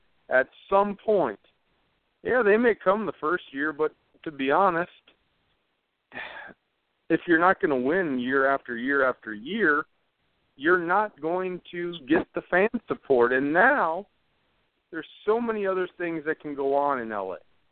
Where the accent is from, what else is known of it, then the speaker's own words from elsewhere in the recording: Green Bay, Wisconsin, United States; now in Pittsburgh, United States; maybe I'm impartial because I'm from Green Bay and I live in Pittsburgh area, and those are the only games in town.